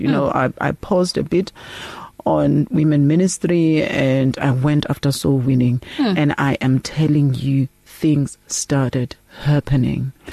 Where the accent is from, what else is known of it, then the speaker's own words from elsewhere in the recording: Katlehong, Gauteng, South Africa; Okay, born and raised in Katlehong, loves Jesus with all my heart, my mind, and my soul